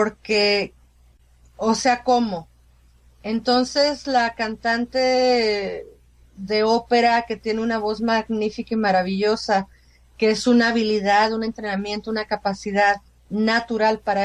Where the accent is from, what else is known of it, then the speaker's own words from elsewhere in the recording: Mexico; somos los dos somos mexicanos y tenemos esta cultura en México.